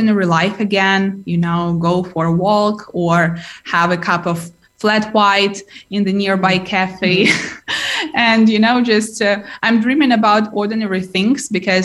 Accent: Mariupol, Donetsk Oblast, Ukraine; many of my relatives and friends and close people who are currently in Mariupol. It's my hometown, and I can't connect with them for 10 days already.

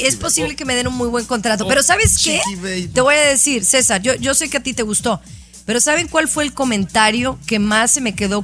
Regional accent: Mexico; es importante que como mexicanos

